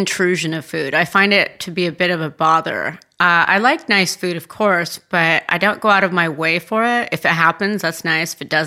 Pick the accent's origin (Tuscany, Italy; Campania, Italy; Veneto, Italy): Tuscany, Italy; English is a second language; now in United States; I grew up in Tuscany. And that food kind of spoiled me and then I got sent to America in the late 80s